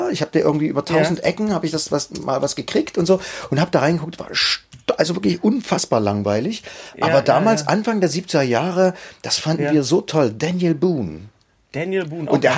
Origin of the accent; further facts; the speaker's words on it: Saxony, Germany; Kann man als Sachse gut.